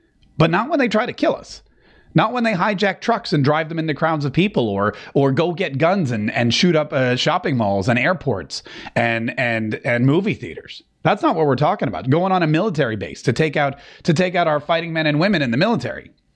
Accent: Canada; I'm Canadian, and we are lovely people, and also not too bad to look at.

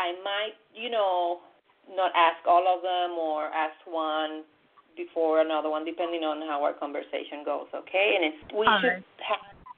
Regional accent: Puerto Rico; I grew up in Puerto Rico.

